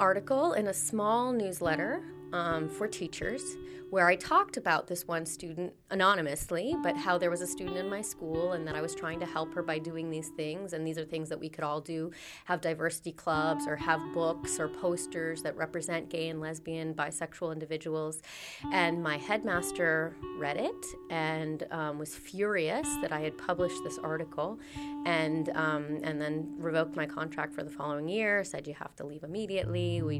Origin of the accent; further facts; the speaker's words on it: United States; So I moved to New York City because I'm from the States.